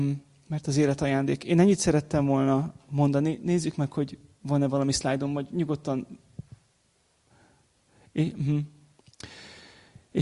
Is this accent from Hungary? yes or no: yes; Hungary; Én először vagyok keresztény, és utána magyar. De magyar is vagyok.